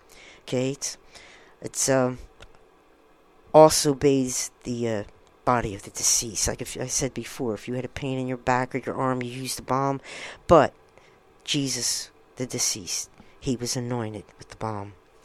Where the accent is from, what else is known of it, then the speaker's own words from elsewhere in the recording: England, United Kingdom; accent: English; I'm saying these names with my English accent. I guess you could tell.